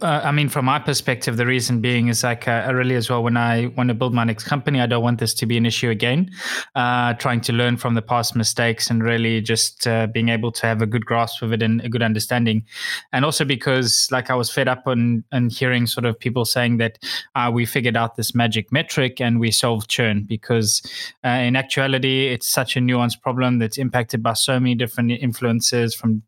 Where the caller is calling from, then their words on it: Cyprus; I'm actually in Cyprus